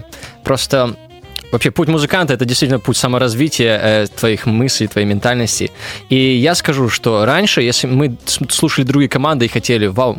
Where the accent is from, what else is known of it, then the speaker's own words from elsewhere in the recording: Belarus; Я белорус, и я могу быть похож только на белоруса.